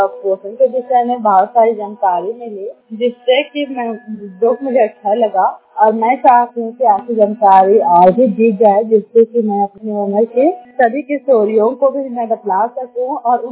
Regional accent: India; और मैं लोअर दर्गा सेना ब्लॉक की रहने वाली हूँ।

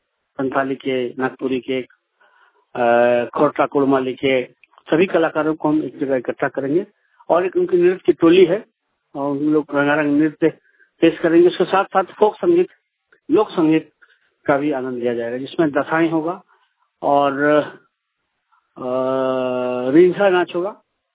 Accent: Jamshedpur, Jharkhand, India; जमशेदपुर से हूँ

